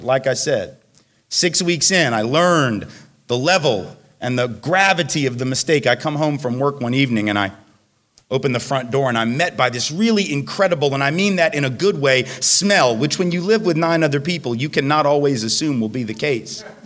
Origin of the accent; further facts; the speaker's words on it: Nashville, Tennessee, United States; I have no idea because I'm from Nashville.